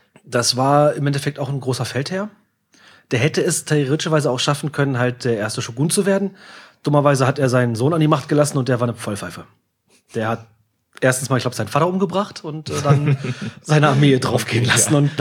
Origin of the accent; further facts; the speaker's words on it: Salzgitter, Lower Saxony, Germany; Aus der Nachbarstadt Salzgitter.